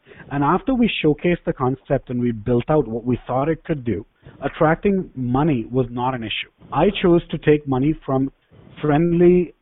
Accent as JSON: {"language": "English", "country": "India", "second_language": "English", "said": "But being Indian, one of the things that I've realized is there's a hidden mission behind this, and that is to showcase India as the global superpower for IT and related services."}